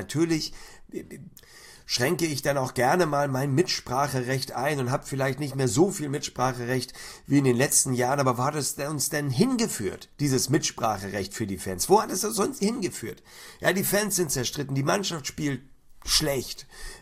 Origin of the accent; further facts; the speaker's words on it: Hamburg, Germany; letztendlich bin ich Hamburger